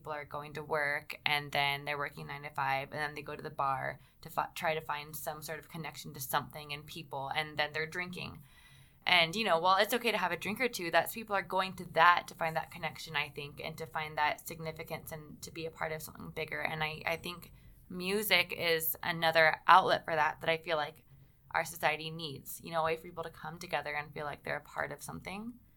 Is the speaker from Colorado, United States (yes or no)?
no; California, United States; I grew up in California.